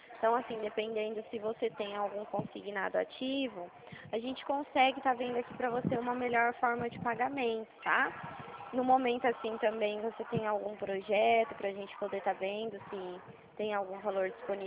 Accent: São Paulo, Brazil; Meu DDD, Adjane, ele é 018, porque eu sou aqui da região de Presidente Prudente, tá?

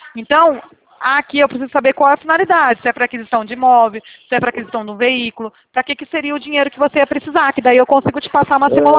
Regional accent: Bebedouro, São Paulo, Brazil; Sim, eu não sou aí do Rio. Eu sou aqui do estado de São Paulo, Bebedouro.

